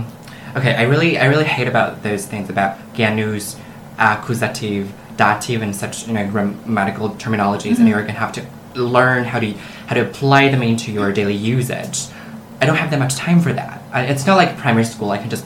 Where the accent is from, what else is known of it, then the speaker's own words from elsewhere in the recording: Hanzhong, Shaanxi, China; English is a second language; Sure. Hanzhong, Shaanxi, China.